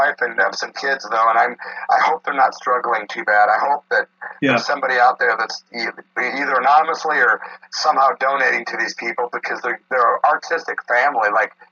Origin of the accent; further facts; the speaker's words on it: Illinois, United States; I came from from Illinois, and I was a big fan of the Kern and Nick Zedd and all those great underground films.